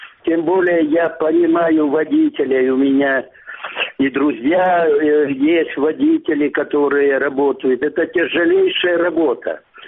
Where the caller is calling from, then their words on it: Simferopol, Crimea, Ukraine; Доброе утро. Я из Симферополя.